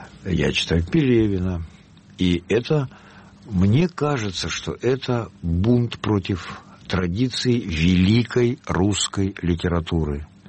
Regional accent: Moscow, Russia; born there; Я родился в Москве, но почему это? Почему Москва?

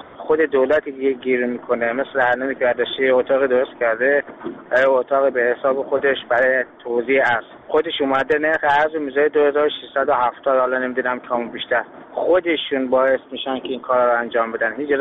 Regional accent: Iran; moved away as an adult; now in Dubai, United Arab Emirates; من یک تاجر هستم که از ایران اومدم دبی برای تجارت.

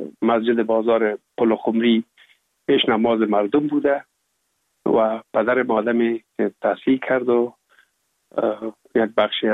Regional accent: Kabul, Afghanistan; also born or lived in Pul-e Khumri; ما در شهر پلخمری به دنیا آمدیم، یعنی در ولایت بغلان شهر پلخمری، و تا 1 سالگی ما هم در موش گذاشتندیم. بعد از او جاب کار بابیم حساب در کابل میکرد و انتقال کرد به اینجا. ما هم همراه مادرم با بابیم یا پدرم آمدیم به کابل

